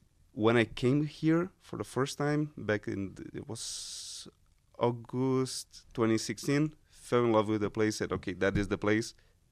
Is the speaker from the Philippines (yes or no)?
no; Brazil; moved away; I came from Brazil, a place that I had to run away from the army. In Brazil, it's mandatory for all the men to register when they are 18.